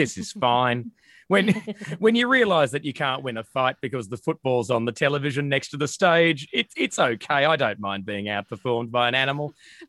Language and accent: English; Australia; we're Australian.